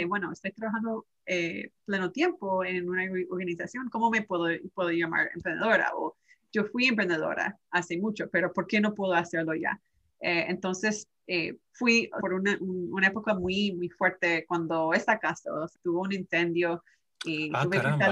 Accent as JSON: {"language": "Spanish", "country": "Canada", "lives_now": "United States", "said": "me pararon en Canadá porque yo soy canadiense"}